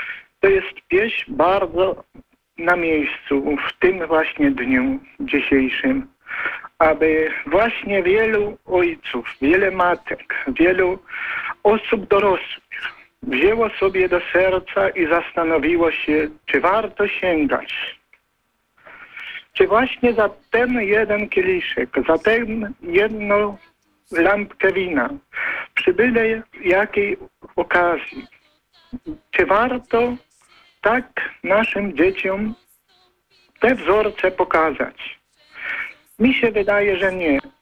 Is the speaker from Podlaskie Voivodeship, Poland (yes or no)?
no; Łańcut, Subcarpathian Voivodeship, Poland; Jestem z Łańcuta, z Podkarpacia.